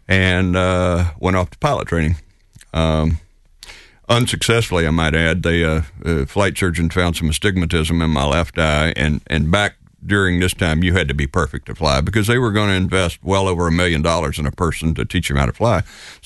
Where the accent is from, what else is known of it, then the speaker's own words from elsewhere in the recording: North Carolina, United States; Well, I grew up in rural North Carolina. The closest place for my mother to buy groceries was 14 miles away. I grew up on a tobacco farm and spent 22 wonderful summers there.